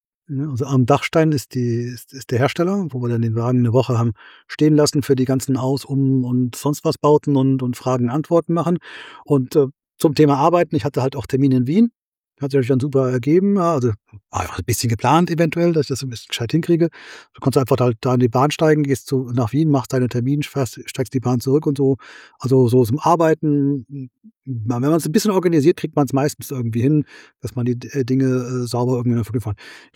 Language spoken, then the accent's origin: German; Fulda, Hesse, Germany; Und dann sind wir auch über Fulda gefahren. Das ist so meine alte Heimat. Ich bin ja geborener Hesse.